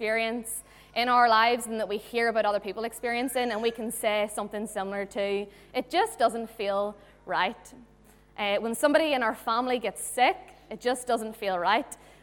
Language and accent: English; Ireland; So it's like our worst nightmare as like Irish people is like potatoes and marshmallows.